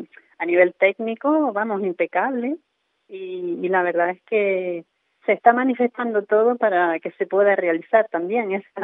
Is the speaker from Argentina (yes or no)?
no; Las Palmas, Canary Islands, Spain; Yo soy de Las Palmas, pero estoy enamorada de la gente de Fuerteventura